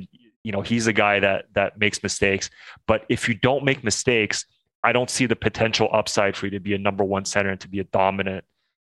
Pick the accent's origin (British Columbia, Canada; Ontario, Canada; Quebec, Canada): Quebec, Canada; Montreal; you know, I'm from Montreal